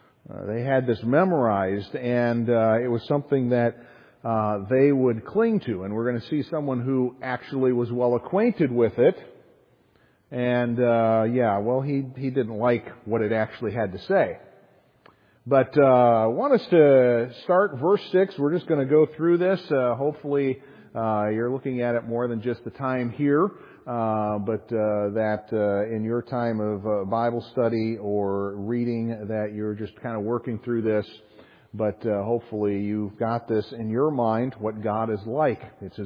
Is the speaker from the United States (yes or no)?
yes; Chicago, Illinois, United States; As a Chicagoan, it shocked me that she was able to shut down Michigan Avenue for a day